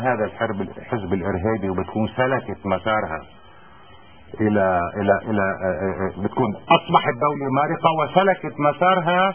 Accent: Lebanon; انا مواطن لبناني مسلم سني،

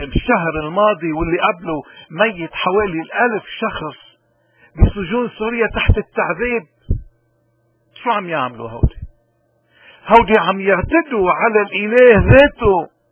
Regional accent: Lebanon; ونحن كلبنانيين على هالثقافة هيدي وعلى هالاسس الايمانية هيدي لازم ناخد مواقف

